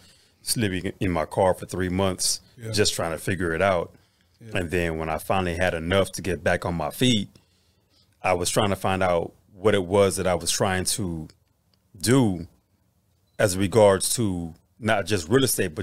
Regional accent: Houston, Texas, United States; Born and raised right here in Houston, Texas.

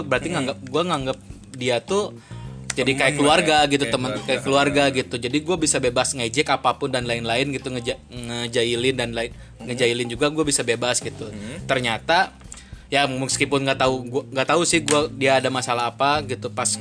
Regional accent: Bandung, West Java, Indonesia; karena gue asli Bandung gitu kan, Bandung tuh Sunda banget

